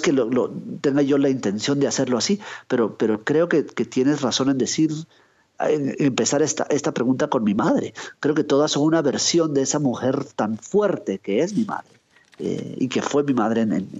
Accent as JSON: {"language": "Spanish", "country": "Guatemala", "tie": "born or raised there", "lives_now": "United States", "said": "Creciendo en Guatemala, pero luego creciendo en Estados Unidos, luego un presente más actual, en donde vuelvo a ese lago"}